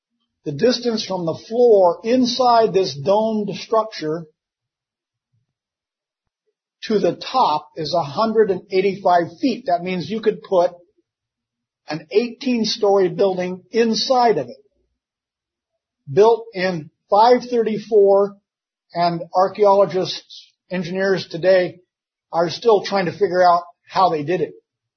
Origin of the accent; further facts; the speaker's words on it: Willits, California, United States; Actually, we're most all from Willits, but we meet in Ukiah because we can rent a church.